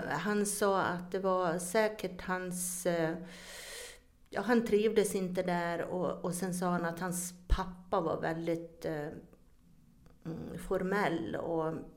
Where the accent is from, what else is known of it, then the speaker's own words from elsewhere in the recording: Borlänge, Dalarna County, Sweden; Jag är ju ifrån Borlänge, Dalarna.